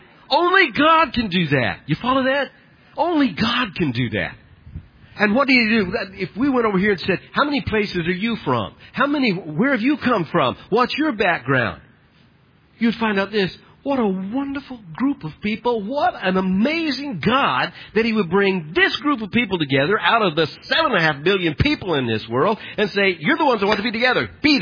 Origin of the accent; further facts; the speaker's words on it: Arkansas, United States; I came from Arkansas, a redeemed man from Arkansas.